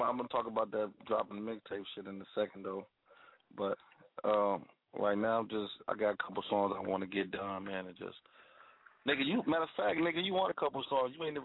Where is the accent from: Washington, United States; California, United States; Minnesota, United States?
Minnesota, United States; Yeah, born and raised in Minnesota.